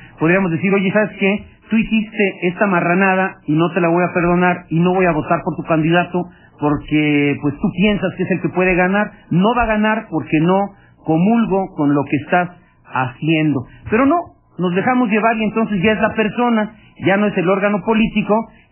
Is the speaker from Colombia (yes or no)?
no; Mexico; lo que requerimos como mexicanos y como país